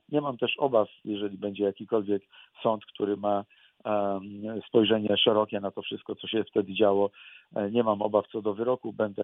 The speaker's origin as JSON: {"language": "Polish", "town": "Wrocław", "region": "Lower Silesian Voivodeship", "country": "Poland", "tie": "born there", "said": "Ja mówię z perspektywy wrocławianina. Urodziłem się w tym pięknym mieście."}